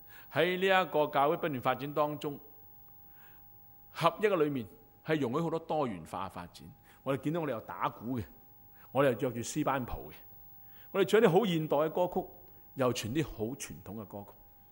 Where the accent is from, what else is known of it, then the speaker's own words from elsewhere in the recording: Hong Kong; 所以今日我哋聽到我哋香港人都話